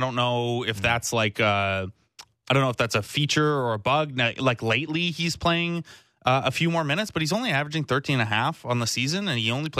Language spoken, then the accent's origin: English; Canada; I'm Canadian.